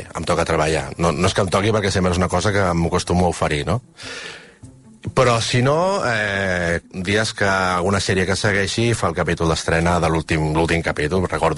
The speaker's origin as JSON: {"language": "Catalan", "town": "Barcelona", "region": "Catalonia", "country": "Spain", "said": "tinc 43 anys, sóc de Barcelona"}